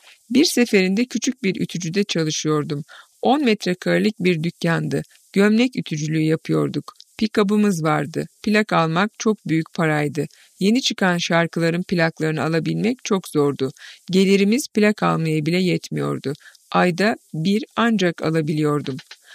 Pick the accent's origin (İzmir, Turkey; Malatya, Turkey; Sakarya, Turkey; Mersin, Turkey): Malatya, Turkey; Pötürge; Biz onun yanında yetiştik. Biz Malatyalıyız. Köyümüzde çok fazla arazi ve gelir kaynağı olmadığı için İstanbul'a taşınma ihtiyacı hissetmiş.